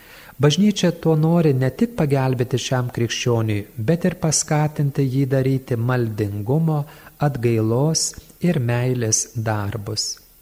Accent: Samogitia, Lithuania; ypač aš kaip žemaitis, turiu pasakyti

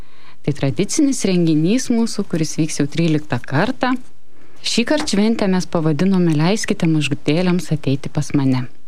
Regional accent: Šiauliai, Šiauliai County, Lithuania; Mes esame šiaulietės, esame iš Šiaulių atvykę

